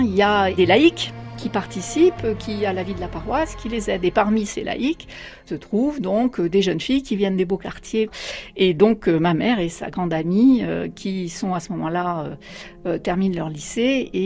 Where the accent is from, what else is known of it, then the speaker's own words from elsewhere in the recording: Bordeaux, Nouvelle-Aquitaine, France; born there; now in Toulouse, France; j'ai 60 ans, j'habite à Toulouse depuis une dizaine d'années. Je suis née à Bordeaux en 1959